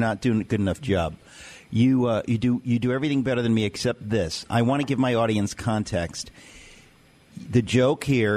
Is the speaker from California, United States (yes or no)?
no; Astoria, New York, United States; born there; you were born in Astoria and I was born in Astoria. Come on. We should form a club.